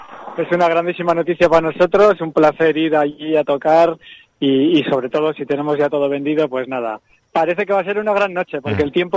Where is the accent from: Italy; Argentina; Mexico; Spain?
Spain; Bilbao, Basque Country; en la banda estamos pues cinco personas que somos de Bilbao alrededores